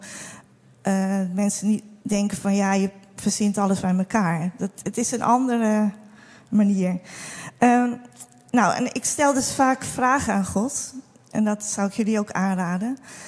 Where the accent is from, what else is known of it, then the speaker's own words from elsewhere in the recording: Netherlands; Want dat is denk ik onze grootste uitdaging als Nederlanders, om het met je verstand weg te redeneren.